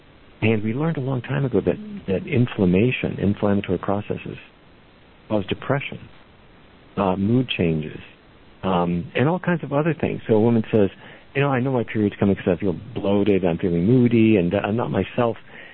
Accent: Fargo, North Dakota, United States; I grew up in Fargo, North Dakota. And when I drive down the highway from where I grew up, all along, as far as the eye can see, is nothing but soybean.

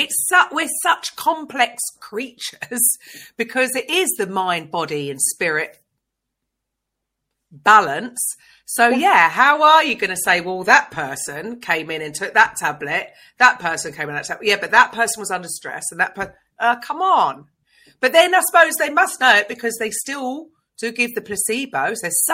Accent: Tunbridge Wells, South East England, United Kingdom; I was brought up in Tunbridge Wells.

